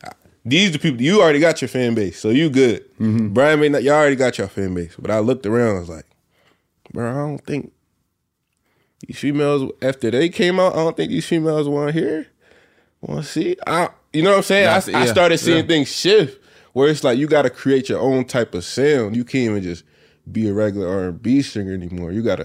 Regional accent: Philadelphia, Pennsylvania, United States; So, and then like growing up in Philly, I'm still trying to find my identity.

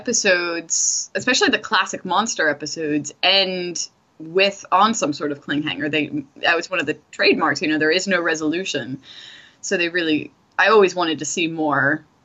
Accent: Philadelphia, Pennsylvania, United States; And the references to Philly... A little bit harsh on my hometown

